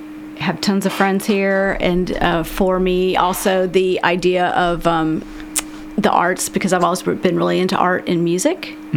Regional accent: Indiana, United States; now in Lexington, United States; So I've been in Lexington a long time. I actually grew up in Northwest Indiana, kind of the Chicago suburbs.

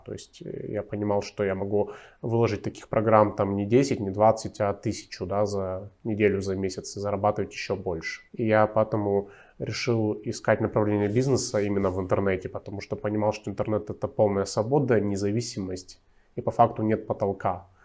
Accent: Nizhny Tagil, Sverdlovsk Oblast, Russia; Вообще, мой родной город Нижний Тагил, где я родился

